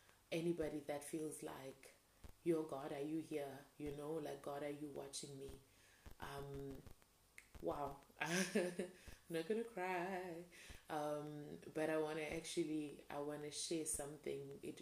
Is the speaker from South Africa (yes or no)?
yes; South Africa; We were from the same place here in South Africa, in my hometown, like my village, basically.